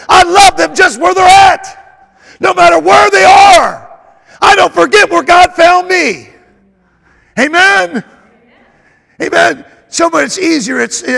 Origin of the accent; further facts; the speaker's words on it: Georgia, United States; born there; I was the rebel. I was born in Georgia. I was always the rebel.